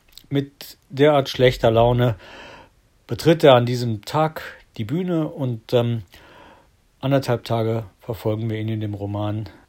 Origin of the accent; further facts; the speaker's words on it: Kalkar, North Rhine-Westphalia, Germany; born there; 1966 in Kalka am Niederrhein geboren, habe meine Jugend in einem katholischen Jungeninternat namens Collegium Augustinianum Garstung verbracht, anschließend in Karlsruhe Malerei studiert